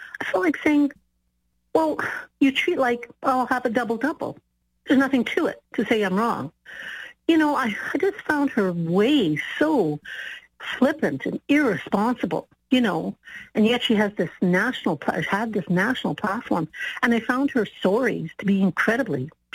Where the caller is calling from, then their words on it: Calgary, Alberta, Canada; and I'm calling from Calgary.